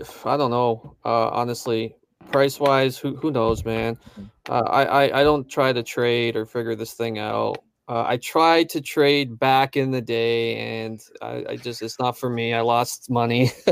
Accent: Romania; I'm from Romania, and you know, we had communism for a while

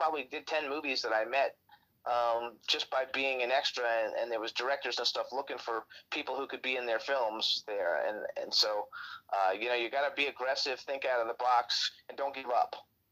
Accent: Fort Lauderdale, Florida, United States; now in Palm Springs, United States; I grew up in Fort Lauderdale, Florida, which is like the one of the biggest gay communities, and now I live in Palm Springs

